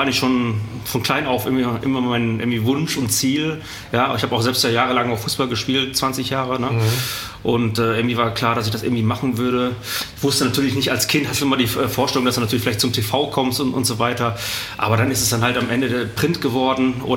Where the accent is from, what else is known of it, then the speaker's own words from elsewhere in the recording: Northern Germany, Germany; born there; now in Cologne, Germany; ich bin gebürtiger Norddeutscher, aber ich bin natürlich durch Studium und durch den Job schon ewig hier und ich glaube, Köln ist auch Heimat, ganz klar.